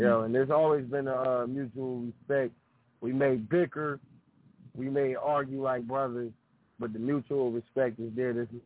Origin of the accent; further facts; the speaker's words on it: New Jersey, United States; He's from New York. I'm from Jersey.